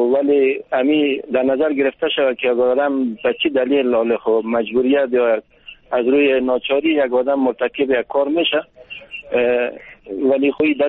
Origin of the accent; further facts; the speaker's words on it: Bamyan, Afghanistan; now in Kabul, Afghanistan; ما اصید از بامیان هستم، خانه من در کابل هست.